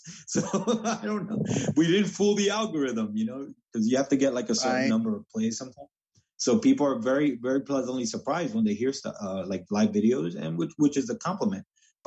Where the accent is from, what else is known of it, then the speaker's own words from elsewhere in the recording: Hoboken, New Jersey, United States; I'm from Hoboken.